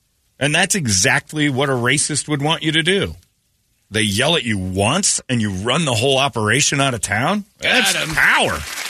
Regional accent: Crown Point, Indiana, United States; because when I grew up in Crown Point, Indiana, was the home of the Klan in that area.

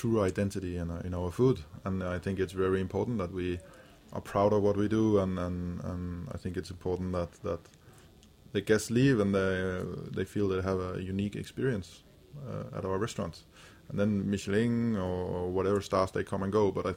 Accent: Copenhagen, Capital Region of Denmark, Denmark; But I grew up in Copenhagen, and my mother and father were really into agriculture and nature.

